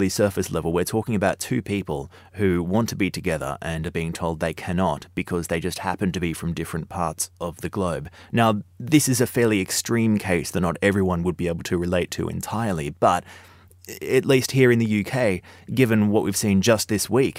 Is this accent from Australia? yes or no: yes; Australia; now in United Kingdom; I'm an Australian married to an Italian who's living in Britain.